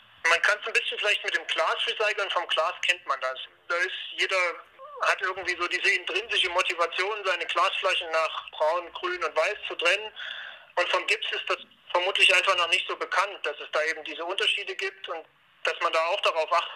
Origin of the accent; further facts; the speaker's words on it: Saxony, Germany; born there; Gebürtig komme ich aus Sachsen und kenne die Tagebaue in der Oberlausitz.